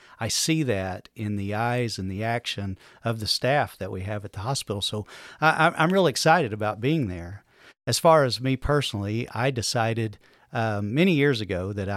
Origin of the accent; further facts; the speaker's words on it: Muskogee, Oklahoma, United States; I grew up in Muskogee, Oklahoma.